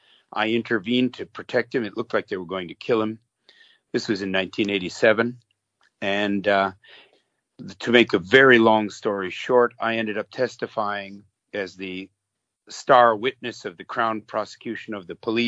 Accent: Canada; now in Serbia; I'm a Canadian journalist and a former government advisor in Canada and in Japan and also here in Serbia.

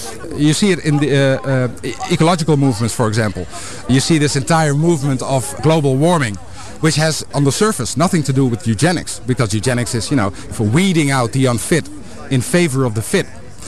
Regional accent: Netherlands; English is a second language; It's a Dutch name. I'm from Holland.

